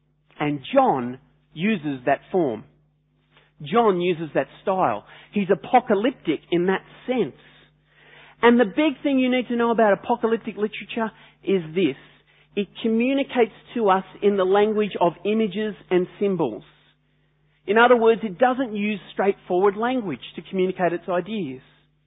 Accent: Australia; The technical term for this is genre, or as the French say, genre. But we're Australian, so we say genre.

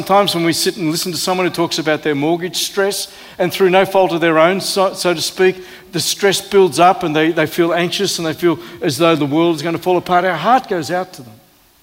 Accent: Queensland, Australia; I'm born and bred in North Queensland.

